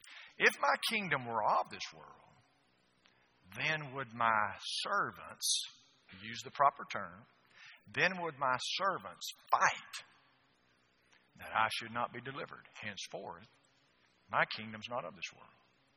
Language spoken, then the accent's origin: English; LaGrange, Georgia, United States; born there; By the way, I was born in LaGrange, Georgia, so I know a little bit about Georgia.